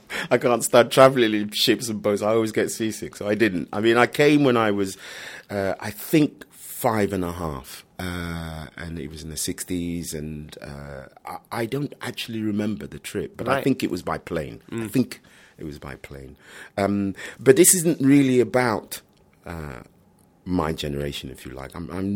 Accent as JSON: {"language": "English", "country": "Ghana", "tie": "born there", "moved": "yes", "said": "I was born in Ghana indeed, yeah."}